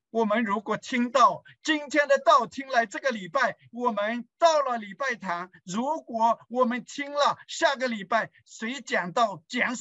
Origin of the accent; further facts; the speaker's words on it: Qingtian, Zhejiang, China; 弟兄姊妹，中国我们家乡青田也非常的热，今天早上我们同乡的牧师正道，他说哇，虎龙一样，真的很热，不下雨，热